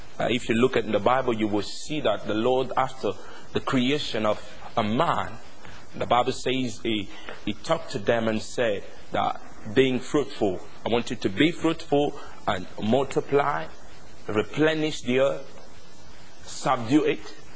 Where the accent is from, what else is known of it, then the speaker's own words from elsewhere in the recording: DR Congo; now in Sheffield, United Kingdom; here I'm coming from Sheffield, but I'm not from Sheffield, I'm from Congo. So you would know where I'm coming from.